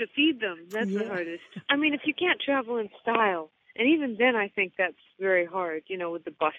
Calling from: North Carolina, United States; Well, I guess it's mostly Pennsylvania, but, for instance, we're doing this gig in Florida, and I'm calling you from North Carolina.

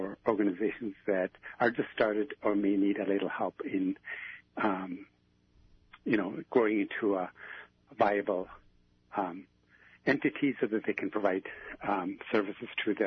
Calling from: Anchorage, Alaska, United States; I am calling from Dena'ana Land in Anchorage, Alaska.

